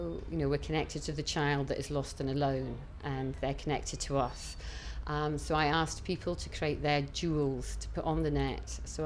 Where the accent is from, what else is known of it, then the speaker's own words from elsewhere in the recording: Cupar, Scotland, United Kingdom; I'm 49 years old and I come from Cooper in Fife in Scotland.